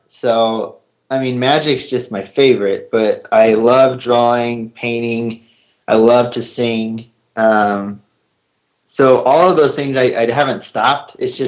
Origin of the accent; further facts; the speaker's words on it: Lebanon, Indiana, United States; an awesome magician named Mark Lehman from Lebanon, Indiana, which is my hometown.